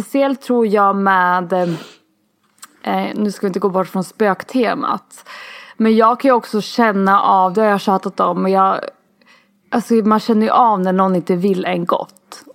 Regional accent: Gotland, Sweden; Jag är uppvuxen och bor på Gotland.

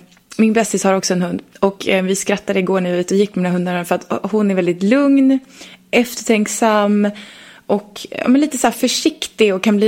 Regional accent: Leksand, Dalarna County, Sweden; jag är från Leksand som sagt. Jag är 38 år gammal.

